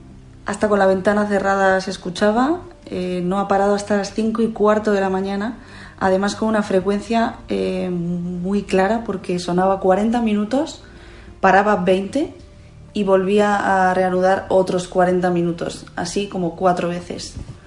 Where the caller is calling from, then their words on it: Madrid, Community of Madrid, Spain; de Madrid y anoche no pude dormir